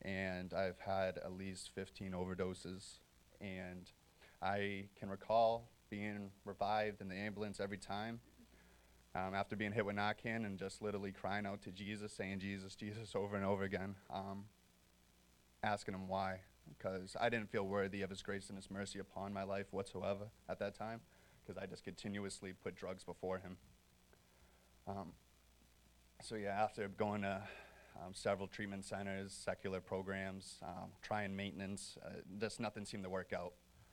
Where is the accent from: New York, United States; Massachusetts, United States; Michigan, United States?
Massachusetts, United States; Lawrence; I am 23 years old. I was born and raised in Lawrence, Massachusetts